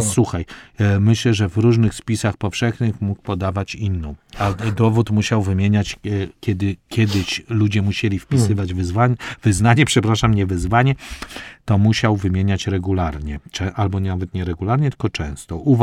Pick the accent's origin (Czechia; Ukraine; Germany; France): France; Normandy; first language French; Polish is a second language; ale jestem z Normandii, więc mój język jest taki francuski, z Normandii.